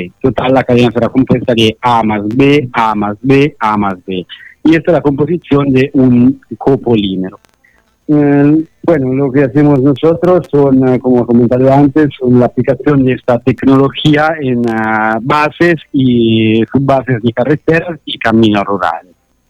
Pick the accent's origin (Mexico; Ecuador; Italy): Italy; soy ingeniero civil, soy italiano y trabajo para una empresa española